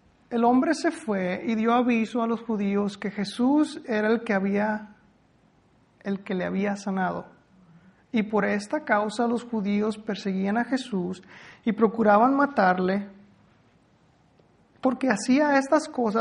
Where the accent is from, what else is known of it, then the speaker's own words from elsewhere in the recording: Michoacán, Mexico; Yo soy de Michoacán y yo me imagino un lecho como un petate.